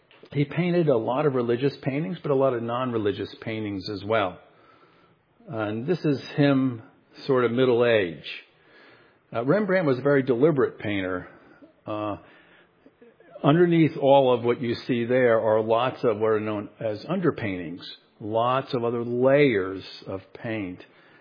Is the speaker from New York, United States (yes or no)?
yes; Brooklyn, New York, United States; born there; let's see, I was born in Brooklyn, New York.